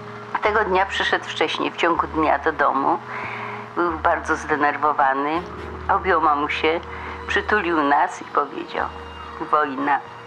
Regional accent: Kraków, Lesser Poland, Poland; born there; Poczęta byłam w Wilnie, tylko się urodziłam w Krakowie.

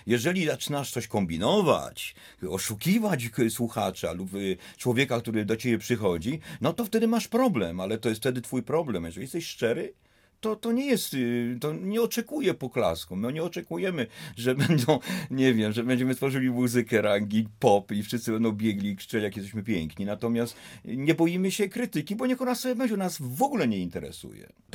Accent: Łódź, Łódź Voivodeship, Poland; Ja jestem z Bałut, urodziłem się na Bałutach, żyłem wśród ludzi z tamtej kultury

